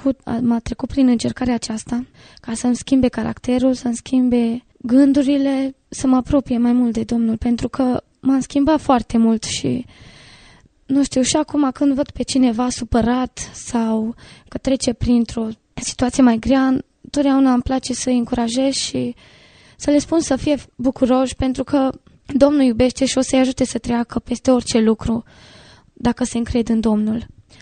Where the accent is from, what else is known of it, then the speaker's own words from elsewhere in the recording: Valcău, Sălaj County, Romania; now in Zalău, Romania; Am venit din Valcău, de la țară, am venit în Zalău